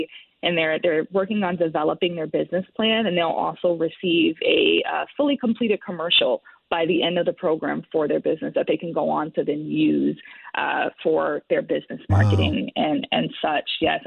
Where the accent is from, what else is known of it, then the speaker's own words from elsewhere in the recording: Norwalk, Connecticut, United States; I'm actually from the area that you most recently shouted out, Fairfield County. I grew up in Norwalk at Bridgeport, and I really have strong roots in the urban community.